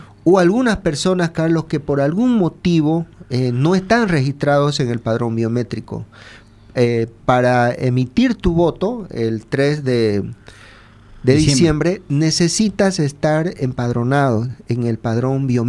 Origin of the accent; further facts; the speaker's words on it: Bolivia; no sé si somos los latinoamericanos, los bolivianos, pero siempre esperamos al último momento